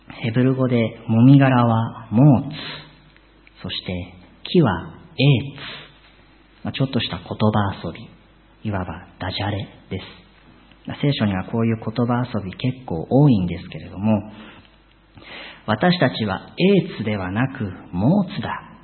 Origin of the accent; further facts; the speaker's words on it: Niigata, Japan; 私は新潟出身なんですけれども、複数の水路に囲まれた緑というと田んぼを思い出すんですね。